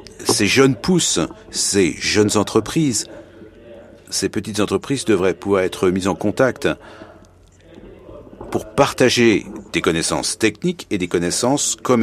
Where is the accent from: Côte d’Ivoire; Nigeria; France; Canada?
Nigeria; je suis du Nigeria